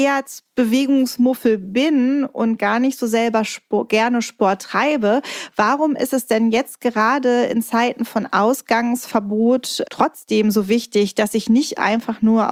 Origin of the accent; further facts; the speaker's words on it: Bargteheide, Schleswig-Holstein, Germany; das Yoga-Studio Yoga Kala in meinem Heimatort Bargteheide.